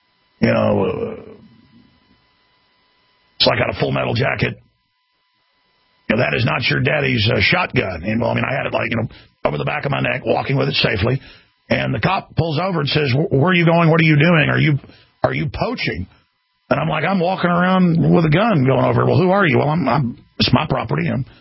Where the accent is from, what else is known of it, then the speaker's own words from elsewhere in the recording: Texas, United States; growing up in Texas, I mean, I walked around with mini 14 range rifles, shotguns, you name it, and you'd never see the police